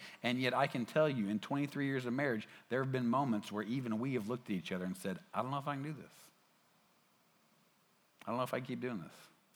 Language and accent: English; Little Rock, Arkansas, United States; I grew up here in the South. I grew up here in Little Rock, Arkansas. I grew up going to church my whole life.